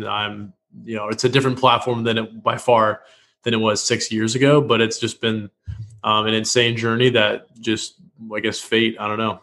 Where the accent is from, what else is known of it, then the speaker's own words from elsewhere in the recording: Washington, United States; also born or lived in Los Angeles; now in Austin, United States; So, well, I'm from Washington State. I was in LA for 3 years, and then the week COVID started, my lease was up